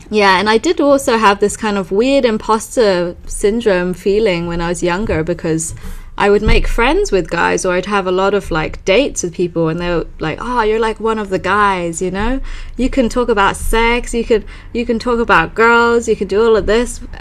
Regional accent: London, United Kingdom; Growing up in London, it did help me a lot feel more able to be quite open about talking about sex.

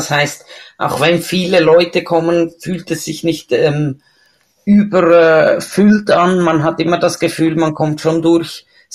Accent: Switzerland; ich komme ja aus der Schweiz, wie man hören kann.

